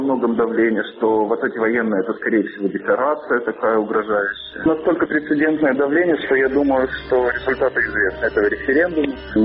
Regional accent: Belarus; Когда мы говорили, что мы белорусы, к нам как-то более лояльно, что ли, относились.

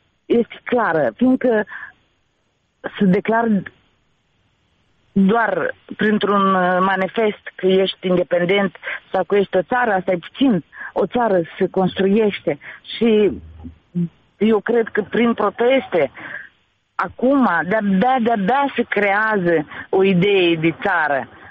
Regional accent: Moldova; Noi toți am plecat din satele noastre într-un moment dat, dar ține minte de unde venim. Și eu sunt în final din Moldova.

